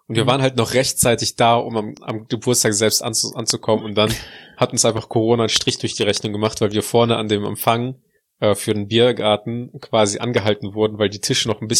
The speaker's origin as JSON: {"language": "German", "country": "Russia", "said": "Ja, also ich glaube, bei uns in Russland ist das auch nicht typisch."}